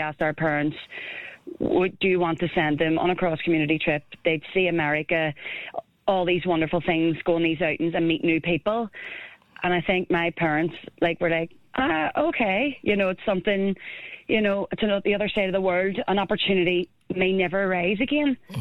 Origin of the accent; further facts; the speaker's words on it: Belfast, Northern Ireland, United Kingdom; So I'm from East Belfast